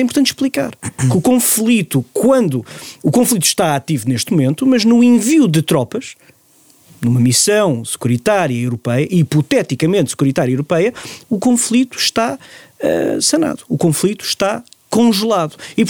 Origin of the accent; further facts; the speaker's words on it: Portugal; e eu falo como português